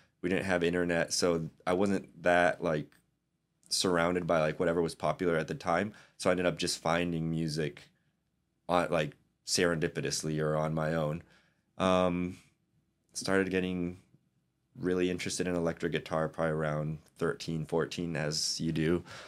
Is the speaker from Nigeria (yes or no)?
no; Mexico; so I grew up in Mexico, in kind of a, like out in the country, very rural area.